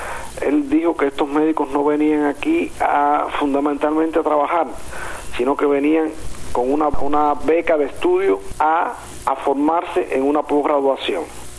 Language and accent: Spanish; Cuba; moved away; Yo salí de Cuba hace más de 10 años y yo sé que la formación en Cuba